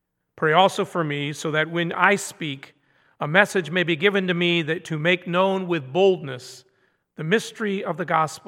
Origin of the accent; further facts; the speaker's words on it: Stanton, Michigan, United States; I was going to mention, too, that I'm a Michigan native. I was born in Greenville, lived and went to high school in Stanton, Michigan. Does anyone know where Stanton is?